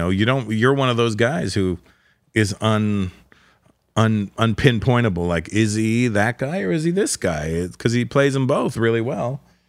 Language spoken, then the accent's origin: English; Toronto, Ontario, Canada; and it was in Toronto. It was my hometown, and I'm a hip-hop guy.